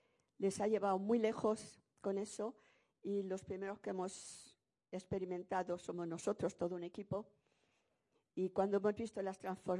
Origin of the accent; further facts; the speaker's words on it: Spain; now in Switzerland; soy española y estoy yo en Suiza